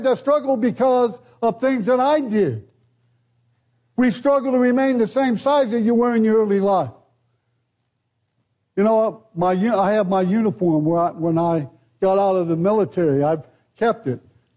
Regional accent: United States; born there; Because I'm an American. I was born in the USA, and no matter how much I want to be born somewhere else, I'm always going to be an American.

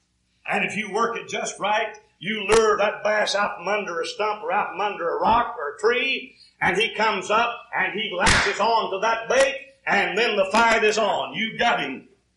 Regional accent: Kentucky, United States; But I grew up in Eastern Kentucky, and times were hard back there.

